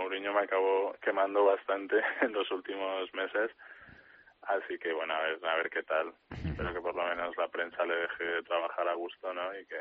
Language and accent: Spanish; Madrid, Community of Madrid, Spain; also born or lived in Germany; now in Dublin, Ireland; De Madrid, sí.